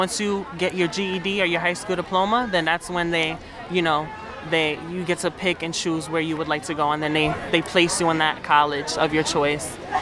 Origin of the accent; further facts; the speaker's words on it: Newark, New Jersey, United States; Like I said, I'm from Newark, New Jersey.